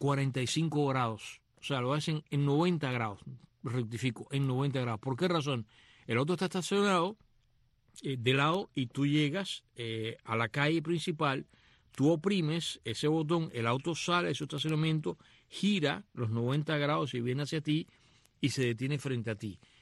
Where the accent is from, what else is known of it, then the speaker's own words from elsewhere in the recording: Cuba; Después de haber visto en mi época de niño en Cuba, el saguaro.